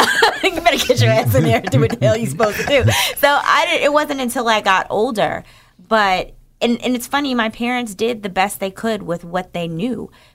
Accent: New Jersey, United States; Like I said, I'm from North New Jersey.

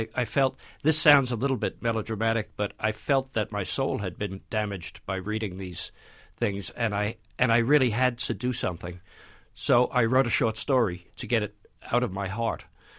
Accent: Queens, New York, United States; now in Copenhagen, Denmark; I was working for an international NGO at the time, and I was sent there for a conference, and it was love at first sight.

